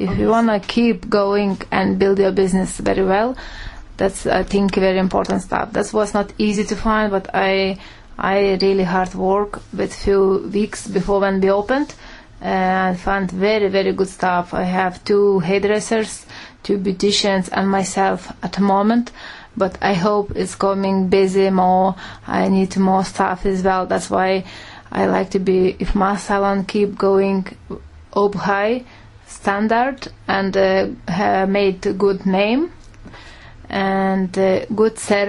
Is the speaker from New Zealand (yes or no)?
no; Lithuania; English is a second language; moved away as an adult; now in Dublin, Ireland; I'm from Lithuania. I'm living in Ireland nearly 15 years.